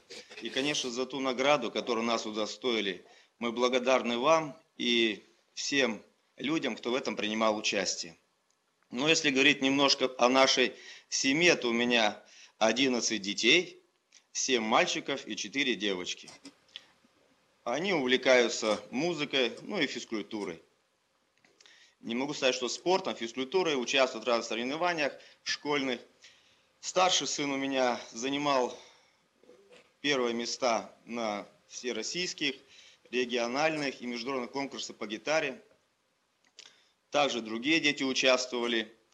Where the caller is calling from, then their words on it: Lysva, Perm Krai, Russia; Город Лысьва, да. Мы вас приветствуем из Лысицкой городской современной, очень прекрасной библиотеки.